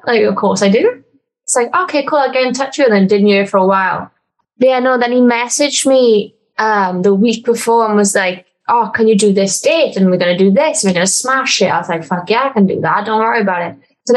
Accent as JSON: {"language": "English", "region": "Wales", "country": "United Kingdom", "said": "I'd be like, I'm Welsh and I'm a wrestler. Let's do something."}